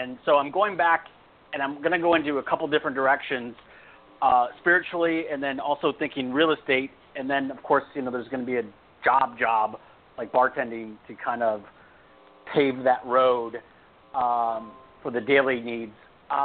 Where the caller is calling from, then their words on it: California, United States; I'm calling from California.